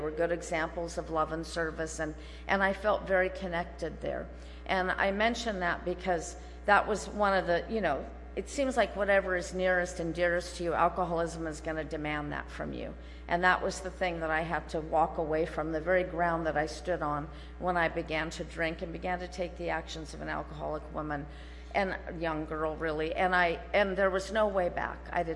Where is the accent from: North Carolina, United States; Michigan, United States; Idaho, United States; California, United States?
California, United States; Santa Cruz; I was born not too far from here. I was born and raised in Santa Cruz and on the Monterey Bay.